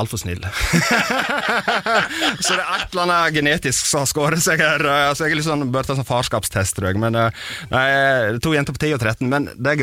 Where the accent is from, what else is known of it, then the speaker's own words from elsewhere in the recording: Vestland, Norway; Ja, vi er fra Sogna og spiller metal.